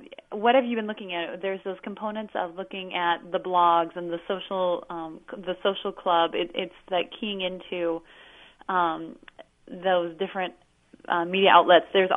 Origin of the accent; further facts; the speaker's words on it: Iowa, United States; My husband finished optometry school in Chicago, and it just so happened that our one of my hometown optometrists' dad was retiring. It was a father-son practice, and it was exactly what we were looking for. At first, I was that one that was never coming back to Iowa because it was boring.